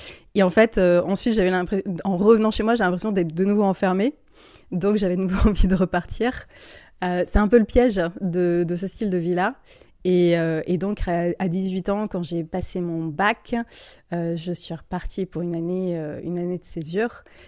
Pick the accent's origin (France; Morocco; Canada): France; Colmar, Grand Est; Alors effectivement, j'ai grandi à Colmar.